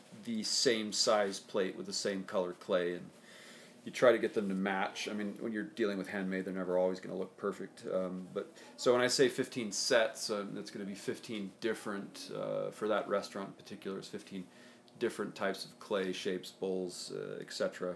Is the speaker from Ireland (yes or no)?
no; Utah, United States; And I grew up in Utah, and Utah is not known for its culinary culinary endeavors